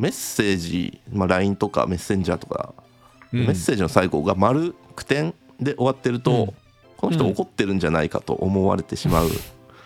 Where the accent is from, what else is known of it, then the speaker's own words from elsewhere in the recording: Yao, Osaka, Japan; うちの大阪府八尾市僕の出身